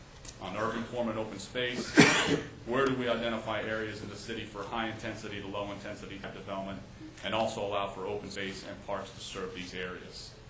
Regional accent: Long Island, New York, United States; I must say that as a kid growing up in Long Island, New York, I could walk to school, the grocery store, and the park within 10 minutes or so.

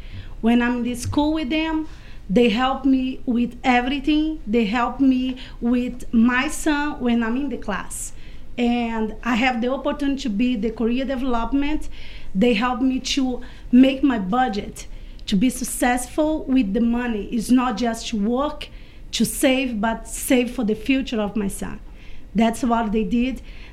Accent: Brazil; English is a second language; moved away; is the best opportunity I have it in 14 years in this country. I forgot to say, I'm from Brazil, and I learned little English over there with the Catholic Center.

